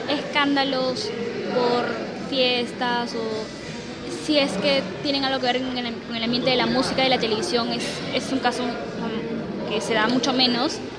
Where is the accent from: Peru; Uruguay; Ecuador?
Peru; es importante para como peruana